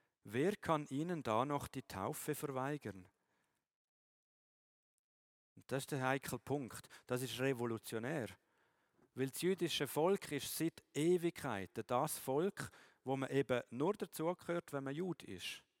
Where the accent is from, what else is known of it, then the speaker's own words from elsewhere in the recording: Switzerland; Auch wenn ich als Schweizer Bürger gerne noch gewisse Einschränkungen anbringen würde